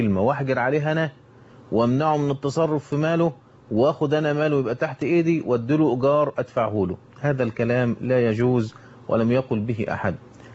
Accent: Egypt; عندنا في مصر هنا أماكن زي الجيزة وزي البلبيس شرقية، أماكن زي السنبلوين في الدقهلية

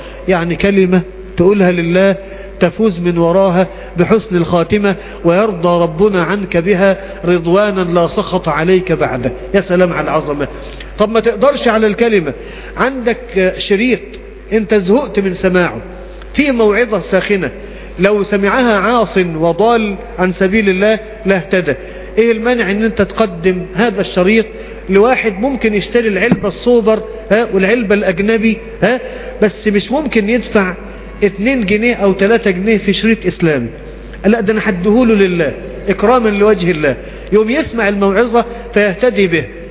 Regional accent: Mansoura, Dakahlia, Egypt; عندنا في المنصورة في قرية اسمها بعرصة

